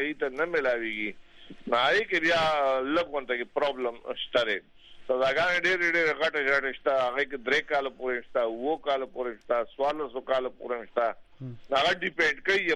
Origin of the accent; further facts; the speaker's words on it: Mardan, Khyber Pakhtunkhwa, Pakistan; now in Hyderabad, Pakistan; زه د مردان نه راغلی یم او په حیدآباد کې اوسېږم،